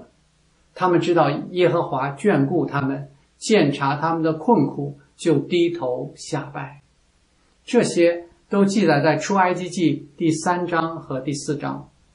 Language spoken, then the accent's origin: Chinese; China; 这方面应该是我们中国人的强项，我们不是通常都以数学好、记忆强而自豪吗？